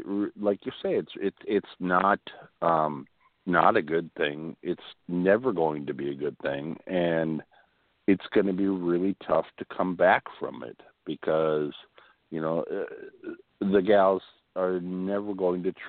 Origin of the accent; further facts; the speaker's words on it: Duluth, Minnesota, United States; Well, I grew up in Duluth. And, you know, just north of Duluth. I grew up in unorganized territory number 2 of Lake County.